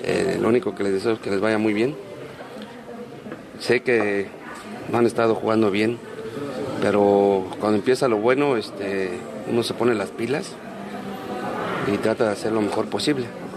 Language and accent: Spanish; Mexico; todos somos mexicanos.